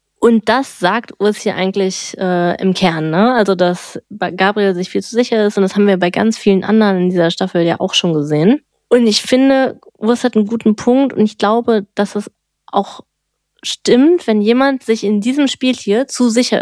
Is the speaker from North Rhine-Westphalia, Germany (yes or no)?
yes; North Rhine-Westphalia, Germany; Ich komme ja aus dem Ruhrpott